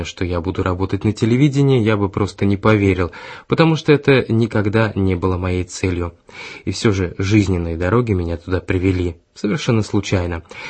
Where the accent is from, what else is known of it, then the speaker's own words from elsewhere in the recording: Prague, Czechia; дома говорил по-чешски. Большинство моих друзей говорит по-чешски, хотя у меня много друзей со всего мира. Я коренной пражанин.